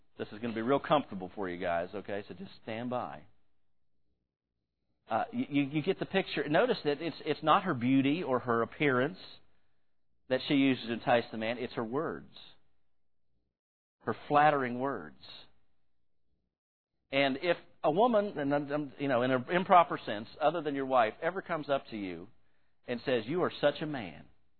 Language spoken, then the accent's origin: English; West Virginia, United States; Now, I grew up in West Virginia, where we believed in taking care of yourself.